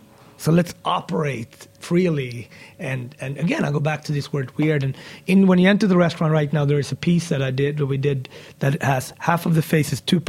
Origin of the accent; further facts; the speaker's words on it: Sweden; whether growing up in Sweden